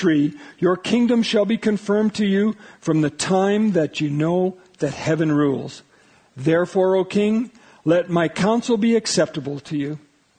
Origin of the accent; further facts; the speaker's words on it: Sylvan Lake, Alberta, Canada; When I was growing up in Sylvan Lake, there was a guy that was a couple of years older than me